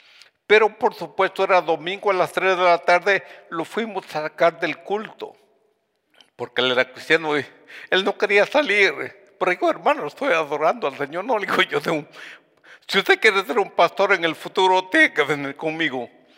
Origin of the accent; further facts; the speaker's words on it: Guatemala; born there; la guerrilla en Guatemala había ido al pueblo donde yo nací